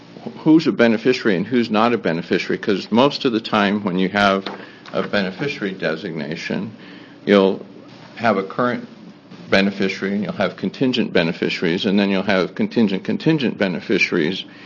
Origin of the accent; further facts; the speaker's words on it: Portland, Oregon, United States; I'm an attorney from Portland.